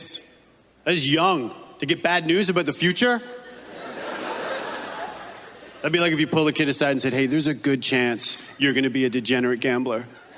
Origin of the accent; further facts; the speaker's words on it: Canada; now in United States; I'm from Canada. I just immigrated to the States.